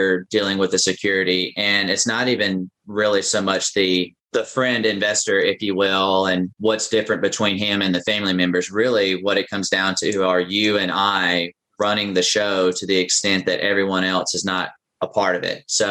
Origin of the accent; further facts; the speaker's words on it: the South, United States; accent: Southern; I trust that when you're editing this, you'll help out with my monotone Southern accent.